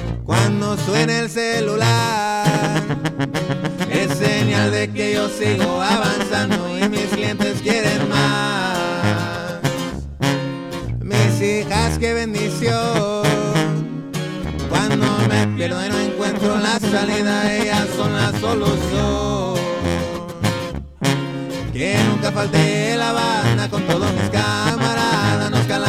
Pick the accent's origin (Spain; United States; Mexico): Mexico; Michoacán; después para Michoacán, donde es mi tierra nata